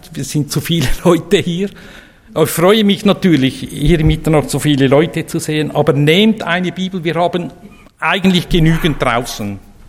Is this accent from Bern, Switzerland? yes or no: yes; Bern, Switzerland; now in Zürcher Unterland, Switzerland; Und ich komme ja vom Zürich-Unterland. Ich bin jetzt ein stolzer Zürcher-Unterländer. Einmal war ich ein stolzer Berner. Jetzt bin ich ein stolzer Zürcher-Unterländer.